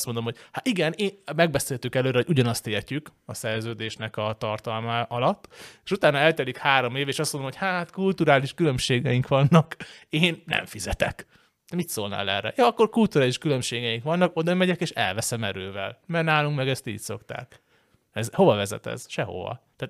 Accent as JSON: {"language": "Hungarian", "region": "East Germany", "country": "Germany", "second_language": "Hungarian", "said": "én kelet-német vagyok, én ezt nem."}